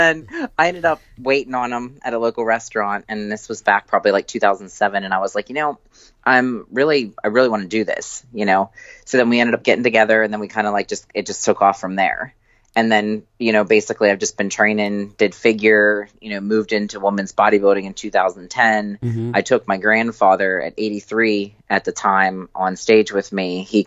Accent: Pittsburgh, Pennsylvania, United States; I am from Pittsburgh, PA, and I've been born and raised here.

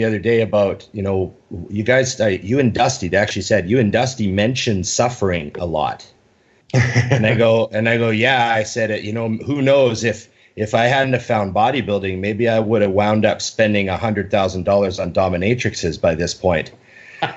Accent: Canada; Well, I'm Canadian, so it's yes.

